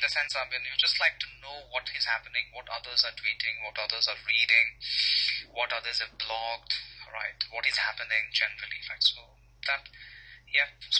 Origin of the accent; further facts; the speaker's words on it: India; Basically, I'm from India.